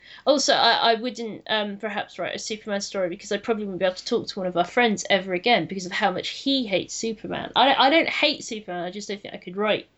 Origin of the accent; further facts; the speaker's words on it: England, United Kingdom; We're from England.